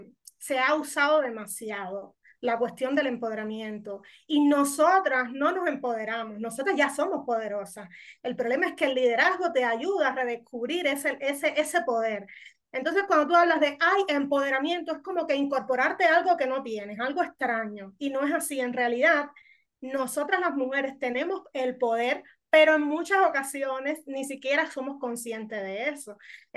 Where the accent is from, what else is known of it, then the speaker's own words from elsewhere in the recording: Cuba; Porque es muy propia de nosotros los cubanos.